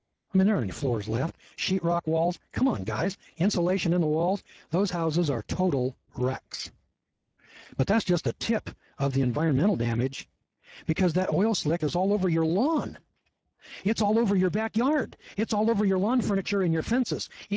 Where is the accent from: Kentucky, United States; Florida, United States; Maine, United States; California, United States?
California, United States; Loleta; Because I'm from Lolita, California, which is in what's known as the Eel River Valley.